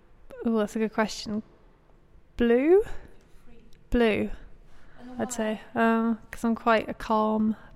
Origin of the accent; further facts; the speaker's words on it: South West England, United Kingdom; now in London, United Kingdom; No, I'm from Dorset, just studying in London.